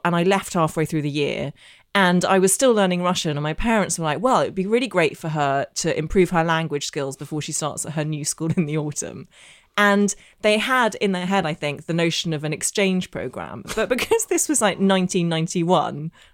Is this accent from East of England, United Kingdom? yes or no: no; Northern Ireland, United Kingdom; I grew up in Northern Ireland. I know I don't have the accent, but I did. And my secondary school in Belfast was the only school in the entire province that taught Russian.